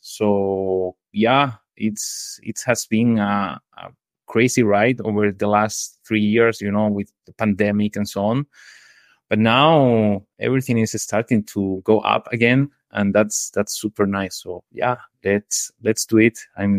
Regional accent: Malaga, Andalusia, Spain; now in Madrid, Spain; I am from Spain, from the south, a city called Malaga, but yeah. Currently I'm living in Madrid.

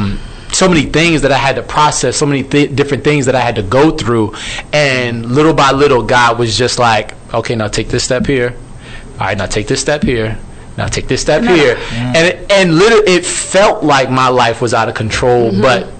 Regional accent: New Jersey, United States; I'm from Jersey

